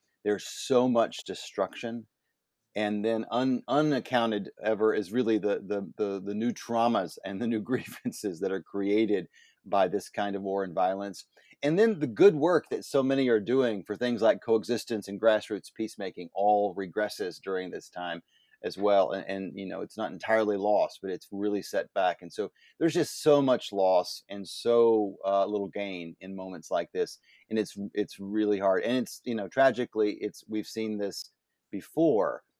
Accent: the South, United States; So I'm from the American South, grew up in a pretty fundamentalist Baptist background, conservative politically

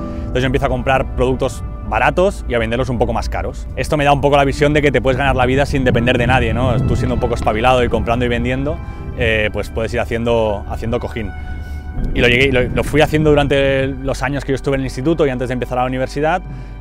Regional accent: Vilasar, Catalonia, Spain; also born or lived in Barcelona; yo en ese momento vivía en Vilasar, sí, que es donde yo estuve viviendo de pequeño. Y la creamos en Vilasar, que es un pueblo a 20 kilómetros de aquí.

